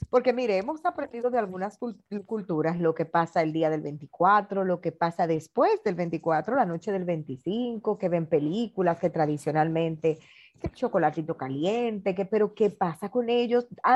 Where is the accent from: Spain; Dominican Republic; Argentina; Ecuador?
Dominican Republic; como decimos en República Dominicana